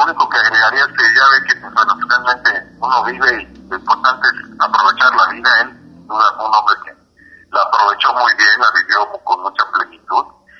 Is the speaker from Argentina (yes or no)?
no; Mexico